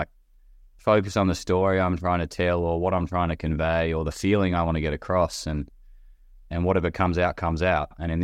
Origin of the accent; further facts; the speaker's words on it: Launceston, Tasmania, Australia; I grew up in Launceston and the Tamar Valley.